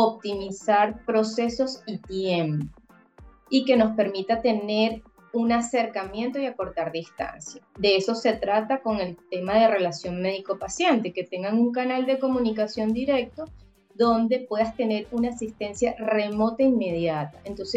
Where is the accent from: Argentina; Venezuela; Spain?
Venezuela; born there; Venezuela, ¿sí? Que pues ciertamente es mi país natal.